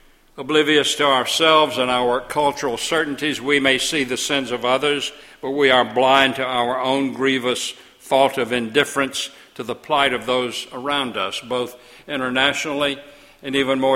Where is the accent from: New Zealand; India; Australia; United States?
United States; Panama City, Florida; I was born in Panama City Hospital downtown. I grew up just a few blocks from this very pulpit in the Cove, a racially segregated society that to me seemed natural and right and good and proper.